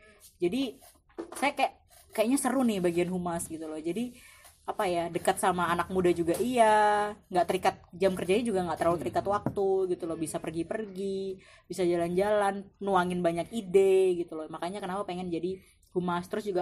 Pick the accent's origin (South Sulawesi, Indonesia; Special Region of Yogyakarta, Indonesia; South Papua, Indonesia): Special Region of Yogyakarta, Indonesia; Yogyakarta; saya kecilnya itu di Jogja. Jadi saya kecilnya di Jogja, TK sama SD sempat di Jogja. Jadi Jogja itu kebetulan eyang saya kan emang orang bagian dari keraton ya.